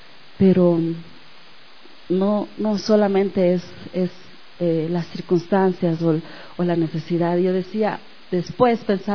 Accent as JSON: {"language": "Spanish", "country": "Bolivia", "moved": "as an adult", "said": "lo que Dios me estaba hablando, y salí de Bolivia bendecida, ungida, enviada con $20 de apoyo mensual"}